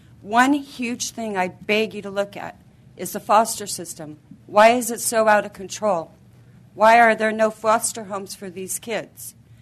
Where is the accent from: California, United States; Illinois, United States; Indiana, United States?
California, United States; I'm from Monterey County, California.